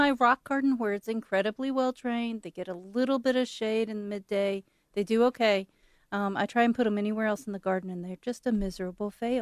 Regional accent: the South, United States; And growing up in the South, pinks were always something we wanted to grow.

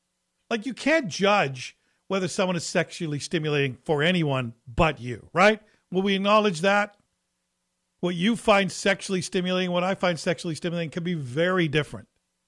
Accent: Quebec, Canada; But then again, I'm from Quebec.

